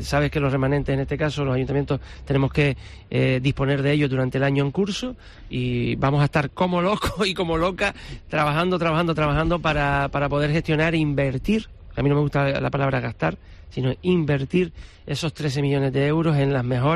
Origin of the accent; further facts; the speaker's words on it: Arucas, Canary Islands, Spain; yo soy nacido, criado, vivo en Arucas, paseo por Arucas